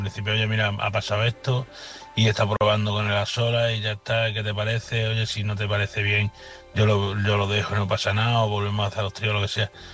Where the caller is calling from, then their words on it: Badajoz, Extremadura, Spain; corresponsal de Badajoz.